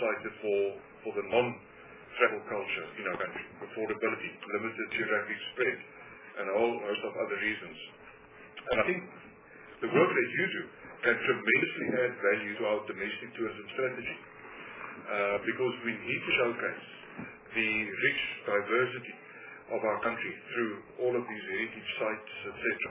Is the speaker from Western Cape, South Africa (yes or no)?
yes; Cape Town, Western Cape, South Africa; But I come from Cape Town, and so I would have that argument.